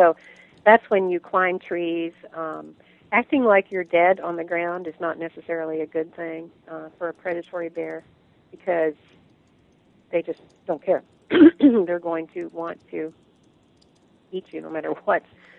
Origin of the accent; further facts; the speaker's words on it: Canada; because I'm Canadian, and when I do the speaking engagements here in Canada, every Canadian has a bear story. We have a lot of bears up here